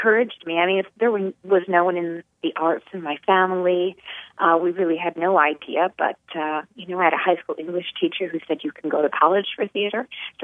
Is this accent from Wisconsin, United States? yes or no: yes; New Lisbon, Wisconsin, United States; I grew up in New Lisbon, which is a very small town, kind of west central, town of about 1,200 people.